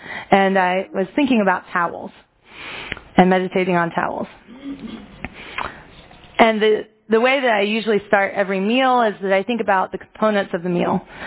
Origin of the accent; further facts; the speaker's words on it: Alabama, United States; I'm from Alabama, and we used to drive to the Gulf Coast frequently to go to the beach